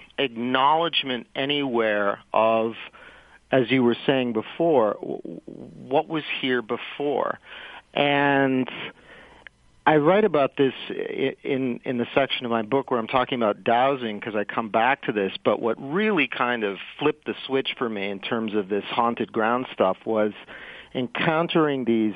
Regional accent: New England, United States; also born or lived in California; But growing up, actually not so much growing up in New England, but I moved away to California to do graduate school work, and I came back and taught in New Hampshire for a while.

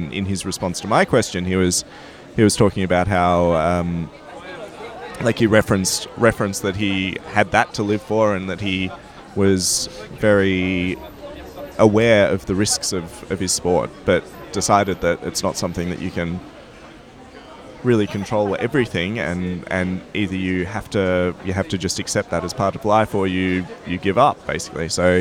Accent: Melbourne, Victoria, Australia; I'm from Melbourne.

